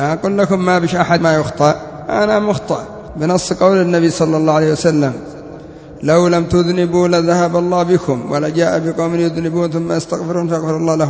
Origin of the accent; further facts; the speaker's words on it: Yemen; نحن عندنا في اليمن شيخنا يحيى بن علي الحجوري يعتبر شيخنا جميعا